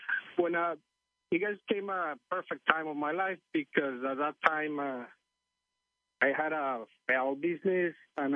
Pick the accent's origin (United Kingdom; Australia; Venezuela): Venezuela; English is a second language; I come from Venezuela, and there the job environment was different.